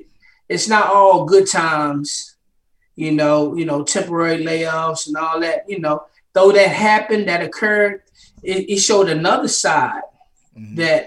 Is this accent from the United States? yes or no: yes; College Park, United States; You know, I hail from College Park.